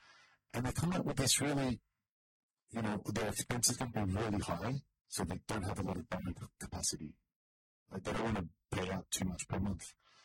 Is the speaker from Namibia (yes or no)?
no; Australia; I'm from Australia